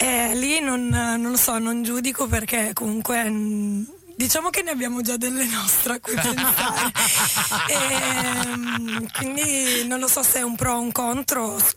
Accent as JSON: {"language": "Italian", "region": "Piedmont", "country": "Italy", "said": "io sono una piemontese fake, nel senso che ho mamma e papà pugliesi"}